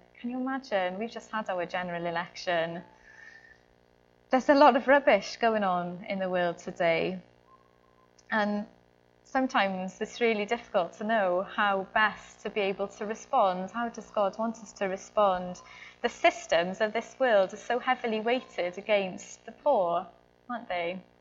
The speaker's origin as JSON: {"language": "English", "town": "Cardiff", "region": "Wales", "country": "United Kingdom", "said": "I'm from Cardiff anyway, it might not sound like it"}